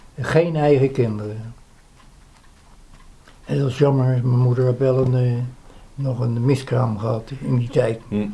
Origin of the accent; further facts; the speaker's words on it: Leiden, South Holland, Netherlands; Ik ben geboren in de Anna Palonostraat. De Anna Palonostraat was een buurt van Leiden-Noord.